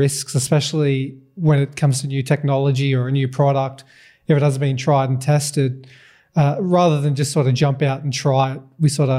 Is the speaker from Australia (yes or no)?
yes; Armidale, New South Wales, Australia; now in Newcastle, Australia; I'm from Armidale originally.